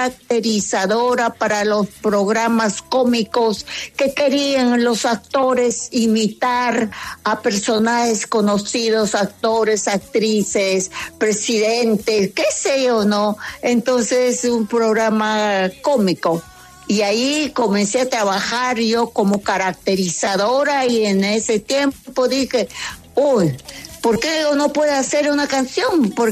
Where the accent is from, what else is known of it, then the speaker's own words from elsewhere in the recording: Lima, Peru; Nos pusimos de acuerdo y nos fuimos a un parque muy grande, que se llama acá en mi país, Lima